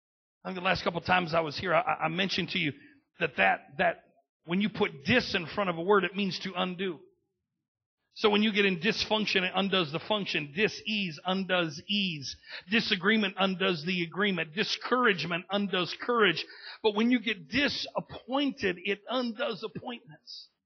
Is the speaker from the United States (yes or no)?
yes; Bay City, Michigan, United States; You know, my hometown, Bay City, very, very, very blue collar, you know, whole GM territory.